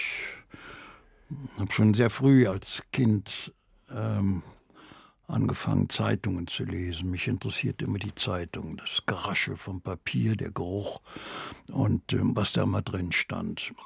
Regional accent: Germany; ich fahre ungern, eigentlich fahre ich ganz ungern sogar hin, weil ich als Deutsche dort mir wieder nachsagen lassen muss, ihr seid ja dran schuld und so.

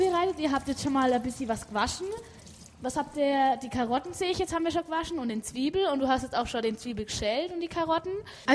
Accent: Germany; Und ich komme ja aus Deutschland und würde gerne ihre Esskultur kennenlernen.

